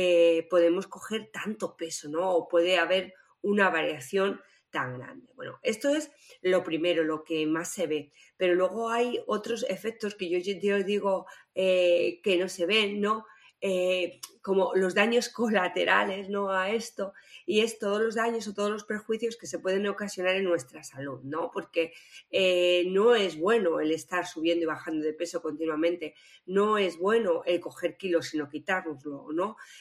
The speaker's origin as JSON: {"language": "Spanish", "country": "Spain", "said": "los españoles incrementamos un peso entre 3 y 5 kilos, ¿no? Durante las fechas navideñas."}